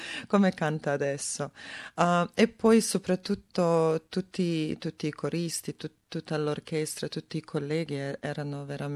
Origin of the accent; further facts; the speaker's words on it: Serbia; Italian is a second language; Io, essendo serba, ho anche vissuto un momento di guerra.